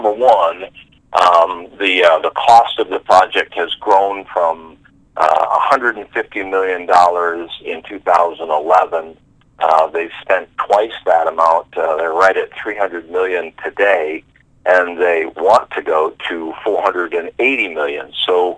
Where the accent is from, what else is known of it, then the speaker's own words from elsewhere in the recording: Tioga, North Dakota, United States; communities like Watford City, Williston, my hometown of Tioga, Crosby, Stanley.